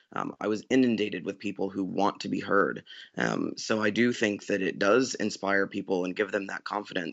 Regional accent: McAlester, Oklahoma, United States; I grew up in McAllister, Oklahoma, and people are talking about this and in a very positive light.

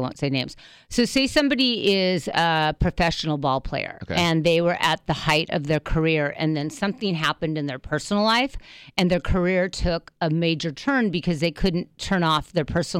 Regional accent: Manhattan Beach, California, United States; But we've been best friends since the single digits, and we are from Manhattan Beach.

